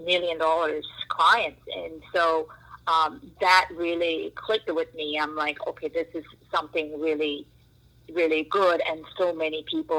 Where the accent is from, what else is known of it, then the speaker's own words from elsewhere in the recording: Nevada, United States; But we're from Nevada, so we pay out of state tuition